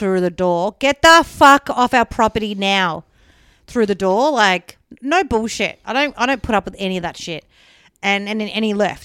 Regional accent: Werribee, Victoria, Australia; also born or lived in New York, United States; I grew up in Werribee, lived in New York.

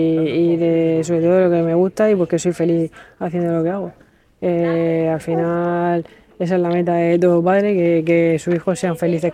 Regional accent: Hondarribia, Basque Country, Spain; now in Cartagena, Spain; aunque yo soy de Fuenterrabía, pero soy cartagenera de corazón.

